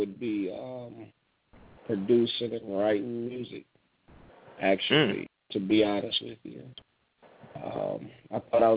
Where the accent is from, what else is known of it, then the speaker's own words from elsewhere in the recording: Kalamazoo, Michigan, United States; now in Detroit, United States; Like you said, born and raised in Kalamazoo, moved to Detroit, started a career in Detroit